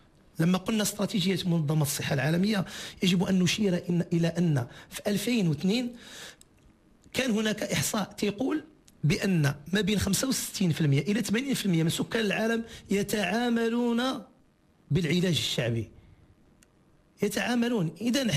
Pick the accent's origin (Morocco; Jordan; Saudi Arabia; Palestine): Morocco